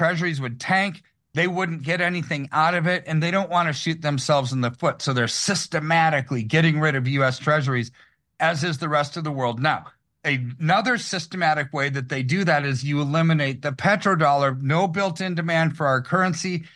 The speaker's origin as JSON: {"language": "English", "country": "United States", "said": "I hate to say it that America's not on a winning team because I'm an American."}